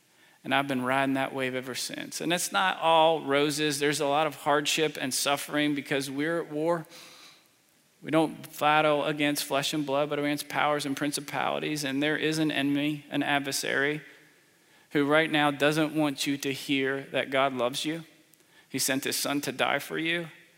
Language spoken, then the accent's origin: English; Franklin, Tennessee, United States; I'm a pastor from Franklin, Tennessee.